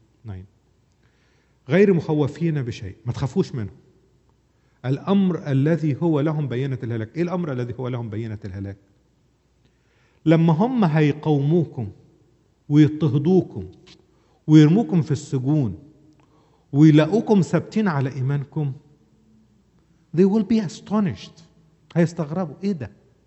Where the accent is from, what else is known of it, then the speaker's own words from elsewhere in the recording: Upper Egypt, Egypt; عندنا في الصعيد in upper Egypt في كلمة دايما يقولوها